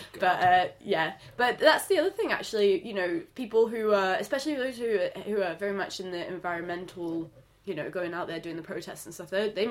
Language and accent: English; New Zealand; Of course, being a New Zealander, I went straight for the lamb.